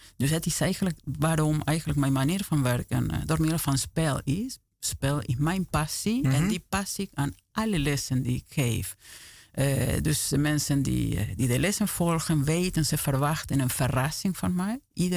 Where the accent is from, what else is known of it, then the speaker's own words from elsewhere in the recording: Argentina; accent: Argentine; Dutch is a second language; ik spreek met accent, met Argentijnse accent.